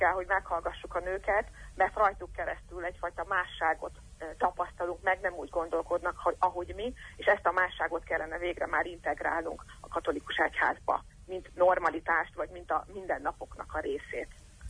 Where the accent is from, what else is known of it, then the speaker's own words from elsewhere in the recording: Szombathely, Vas, Hungary; born there; Szombathely, ami egyébként az én szülővárosom